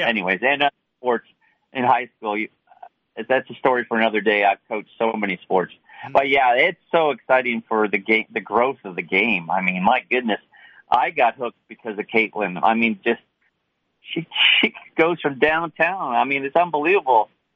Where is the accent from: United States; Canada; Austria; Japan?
Canada; he's Canadian and I'm Canadian